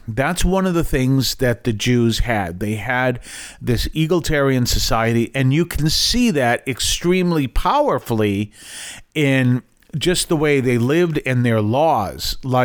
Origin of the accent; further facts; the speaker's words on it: Massachusetts, United States; I'm from Massachusetts, so we know this extremely well.